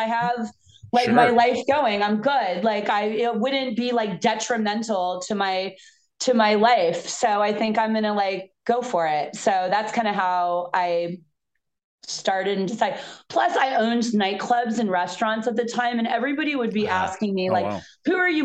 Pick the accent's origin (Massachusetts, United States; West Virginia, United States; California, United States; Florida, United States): Florida, United States; Fort Lauderdale; but I grew up in Fort Lauderdale in the 80s.